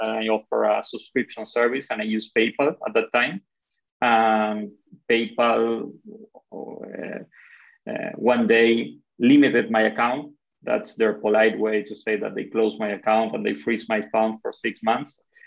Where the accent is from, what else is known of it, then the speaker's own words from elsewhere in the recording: Argentina; moved away as an adult; now in Chile; I live in Chile. I'm actually from Argentina, but I've been living in Chile for the past 13 years.